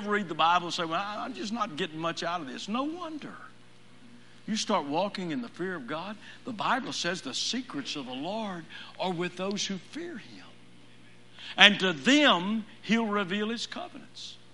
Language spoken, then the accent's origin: English; Fort Worth, Texas, United States; I mentioned I grew up in Fort Worth. And all my life I wanted to be a lawyer